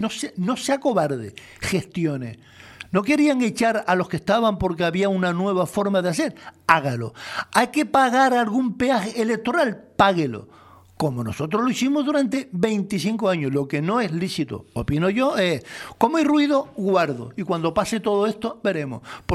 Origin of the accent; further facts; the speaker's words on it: Canary Islands, Spain; el Parque Nacional de Teide y lo desconozco, no lo he visto, pero influye a las vías de acceso de mi pueblo. De guagua, de transporte